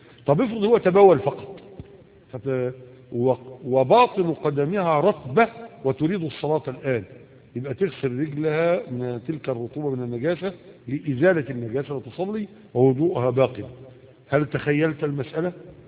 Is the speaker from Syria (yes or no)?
no; Egypt; يعني مثلا عندنا في مصر هنا الناس